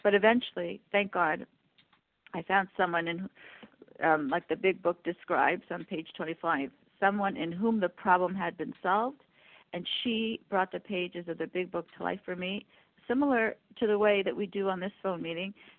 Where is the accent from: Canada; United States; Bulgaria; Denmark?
Canada; I'm from Canada, and I am a compulsive overeater